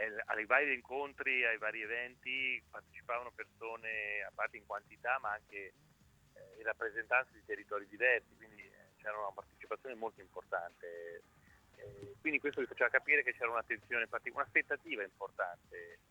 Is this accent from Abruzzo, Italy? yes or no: no; Ancona, Marche, Italy; Sì, questo da anconetano ovviamente mi inorgoglisce questo.